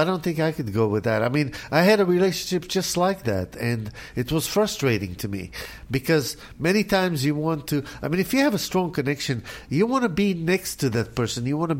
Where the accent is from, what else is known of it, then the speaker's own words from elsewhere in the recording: South Africa; I had that happen to me when I came from South Africa to here.